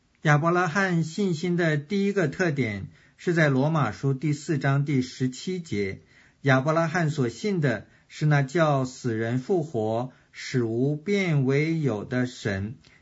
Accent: China; 我们中国人呢，都说我们是炎黄的子孙

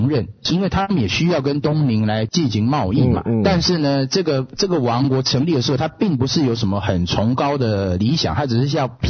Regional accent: Taiwan; 那个时候我们小的时候在台湾读历史啊，

